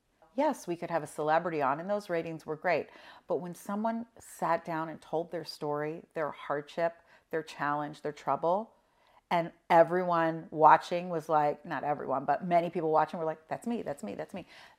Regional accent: Philadelphia, Pennsylvania, United States; one of the first talk shows that happened to be in Philadelphia, my hometown.

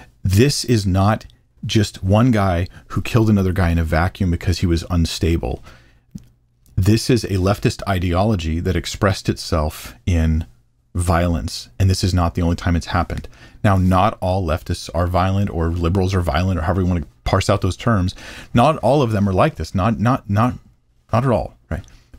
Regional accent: United States; even political leaders in our own country, as an American, calling for political violence

